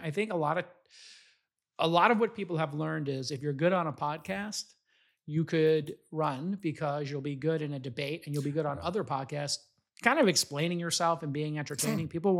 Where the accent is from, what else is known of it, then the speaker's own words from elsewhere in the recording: New York City, New York, United States; should run for mayor of New York and we should move there. And I was like, huh. And if Mondami destroys my hometown.